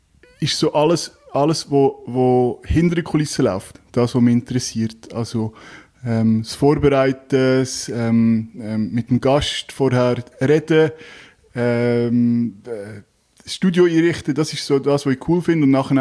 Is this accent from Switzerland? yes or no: yes; Zug, Switzerland; Ich bin ursprünglich aus Zug, im Zug aufgewachsen.